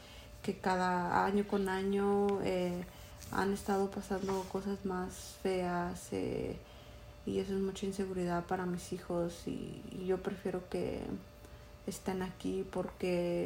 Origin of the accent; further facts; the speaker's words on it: Mexico; now in United States; de donde yo soy, mis platillos favoritos, pues tengo muchos. Hay pozole, mole, tamales, hay muchas cosas que me gustan de México